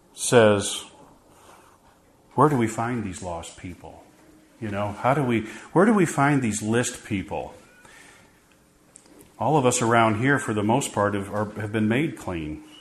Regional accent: Iowa, United States; I'm from Iowa, so Illinois people, you know what I'm talking about.

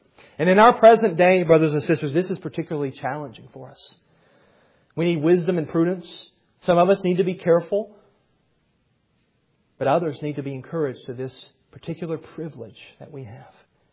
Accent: Southern US, United States; I know I'm from the South, and we have some Southern hospitality there

